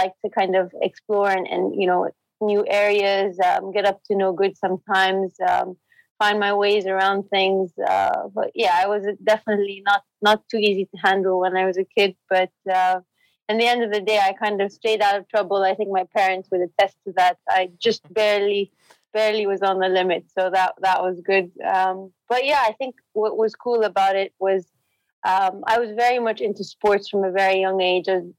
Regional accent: Jeddah, Makkah Province, Saudi Arabia; I grew up in Saudi, in Jeddah. Studied there. Graduated high school from there. So, basically Saudi through and through.

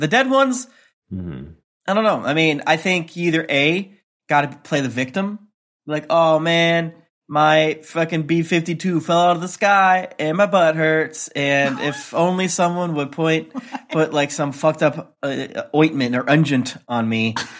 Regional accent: United States; because I'm American, and the media I consume is mostly American, right?

